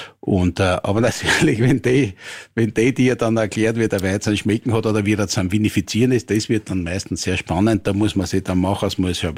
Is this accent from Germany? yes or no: no; Burgenland, Austria; Also das wird gern in Übersee verwendet, aber wir bei uns im Burgenland, wir sind Weinbauern.